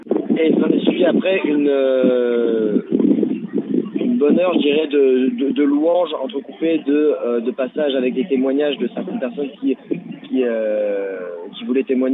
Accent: Bayonne, Nouvelle-Aquitaine, France; je suis originaire de Bayonne, je ne fais plus mes études dans le Pays-Bas actuellement, mais je suis originaire et toujours attaché au Pays-Bas.

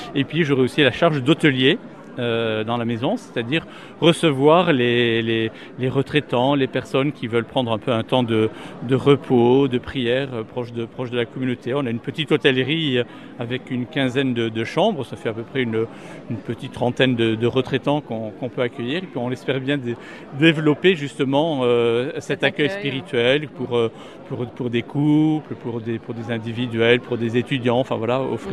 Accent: Monein, Nouvelle-Aquitaine, France; je suis originaire du Béarn, puisque je suis originaire de Monin.

